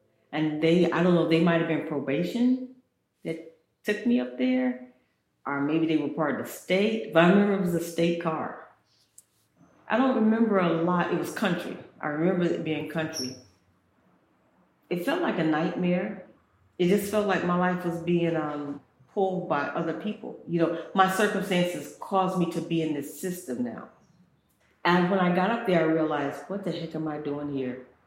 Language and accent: English; Newburgh, New York, United States; Before that, I grew up in Newburgh, New York, which is a very impoverished area.